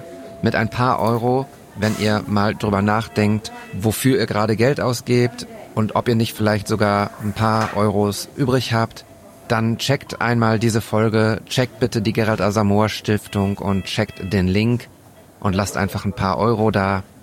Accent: Bochum, North Rhine-Westphalia, Germany; das sage ich als Bochumer mit höchstem Respekt

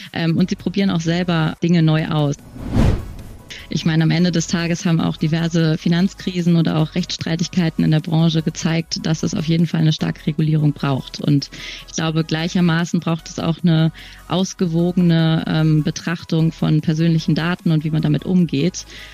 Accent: Berlin, Germany; now in Cologne, Germany; Ich bin tatsächlich ursprünglich Berlinerin, die es nach einigen Stationen im In- und Ausland jetzt ins schöne Köln verschlagen hat vor 2,5 Jahren.

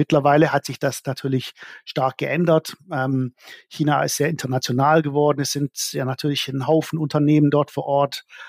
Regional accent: South Africa; moved away as an adult; now in Germany; Ja, ich bin in Südafrika aufgewachsen, in den 70er und 80er Jahren. Bin dann nach Deutschland gekommen zum Studieren

